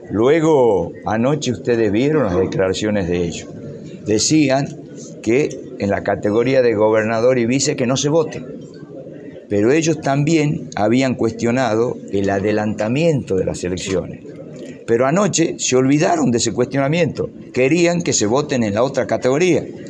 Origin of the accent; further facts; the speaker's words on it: Tucumán, Argentina; hoy los porteños deciden que no votemos en Tucumán.